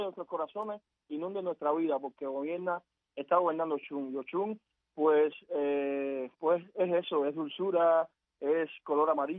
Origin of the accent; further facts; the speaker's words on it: Cuba; moved away; yo salí de Cuba, ya voy a cumplir 6 años que no estoy en Cuba.